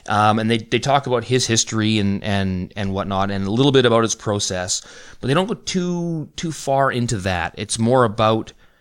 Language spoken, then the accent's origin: English; Vancouver, British Columbia, Canada; now in Stuttgart, Germany; I knew who Fred Herzog was, and I'm from Vancouver, but currently now living near Stuttgart, Germany.